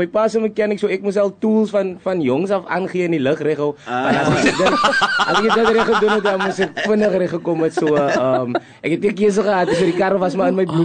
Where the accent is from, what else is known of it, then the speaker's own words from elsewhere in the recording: Gqeberha, Eastern Cape, South Africa; So ek is van Kleiberga en ek het daar in PE groot geraak.